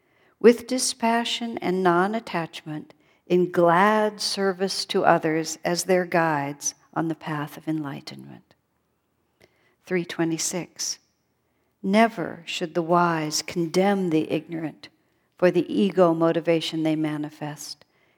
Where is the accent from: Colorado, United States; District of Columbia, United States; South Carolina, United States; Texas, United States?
Texas, United States; El Paso; also born or lived in California; I grew up in El Paso, Texas. Boy, talk about the spiritual boondocks.